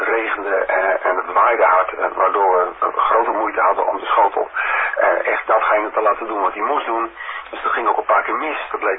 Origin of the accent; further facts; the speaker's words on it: South Holland, Netherlands; born there; now in Veendam, Netherlands; oorspronkelijk geboren ergens in de Alblasterwaard. En woon nu in Veendam, een stuk dichter bij de Schotel, dus daar ben ik heel blij mee. Ik ben inmiddels 59 jaar oud.